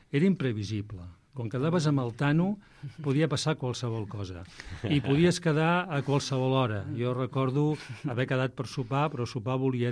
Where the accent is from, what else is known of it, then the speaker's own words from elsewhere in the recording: Badalona, Catalonia, Spain; venia a Badalona, jo soc de Badalona